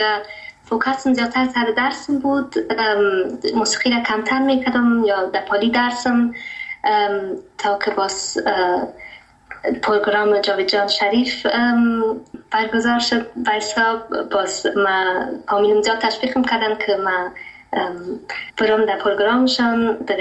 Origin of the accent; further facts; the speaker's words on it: Germany; بله، ما در آلمان تولد شدیم و امجا بزرگم شدیم.